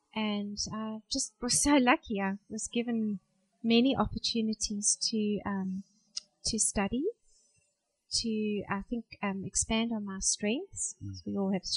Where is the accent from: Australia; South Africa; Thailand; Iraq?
South Africa; Pretoria, Gauteng; I was born in Pretoria. … from Pretoria.